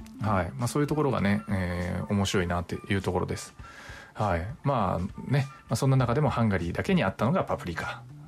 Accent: Nagasaki, Japan; 長崎県だったら、まあ、私の地元もそうですし、

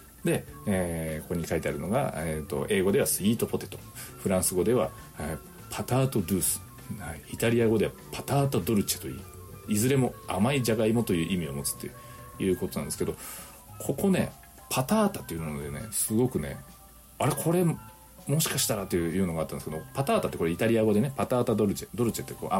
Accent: Nagasaki, Japan; まあ、私の出身の長崎でもね、もうちょっと名残が残ってて

